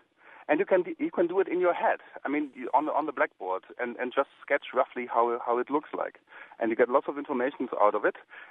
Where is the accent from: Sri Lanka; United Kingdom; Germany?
Germany; now in United States; And I grew up in Germany, and I wanted to sort of compare the situation a bit here to what I was used to in Germany.